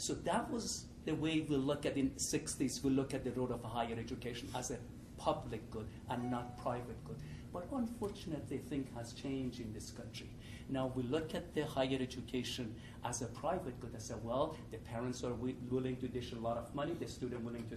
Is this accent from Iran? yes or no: yes; Iran; now in Boulder, United States; because I'm originally from Iran.